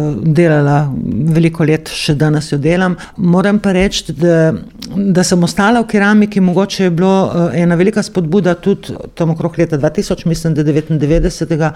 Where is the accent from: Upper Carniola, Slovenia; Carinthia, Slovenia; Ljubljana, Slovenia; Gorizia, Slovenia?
Gorizia, Slovenia; Most na Soči; Jaz sem, ker izhajam iz Mosta, oziroma okolice Mosta in v osnovno šolo sem hodila na Most na Soči